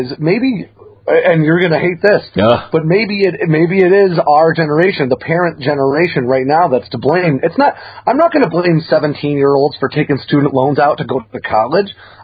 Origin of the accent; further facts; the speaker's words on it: Bennington, Vermont, United States; I grew up in Bennington, Vermont. Pownall, Vermont was the town just south of us.